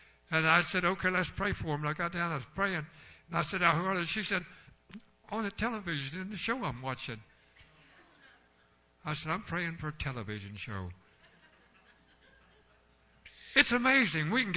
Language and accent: English; United States; I thought that was a great privilege as an American. I thought that's what we were. We're Americans, and other countries can't do that.